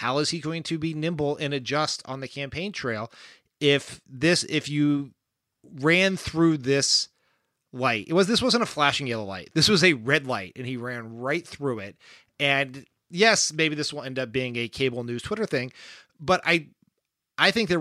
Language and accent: English; Delaware, United States; It is I am from Delaware, as we've said on this pod many times. Joe Biden has been my senator or my vice president nearly my entire life.